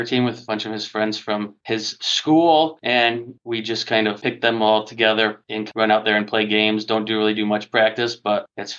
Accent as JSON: {"language": "English", "town": "Watertown", "region": "New York", "country": "United States", "tie": "born or raised there", "said": "So I grew up in Watertown, New York, for those who don't know, about an hour north of Syracuse, right up 81 through the snow belt in the winter."}